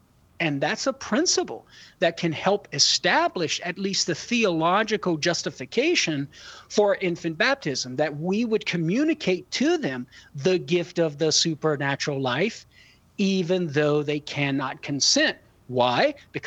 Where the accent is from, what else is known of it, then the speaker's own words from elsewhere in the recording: Louisiana, United States; I can have a hard time pronouncing that one as a Cajun.